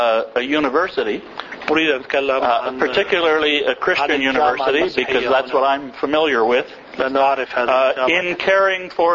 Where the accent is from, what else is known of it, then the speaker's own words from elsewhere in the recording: Nazareth, Northern District, Israel; I was taught by Catholic nuns and priests in my hometown, Nazareth. I am the only Christian in the group since I come from Nazareth.